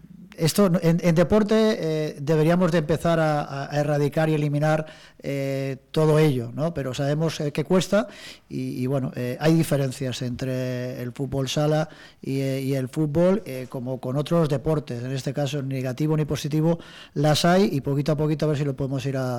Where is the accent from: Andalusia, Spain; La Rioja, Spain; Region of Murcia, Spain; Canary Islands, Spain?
Andalusia, Spain; Jaén; yo nací en Jaén, soy de esa tierra.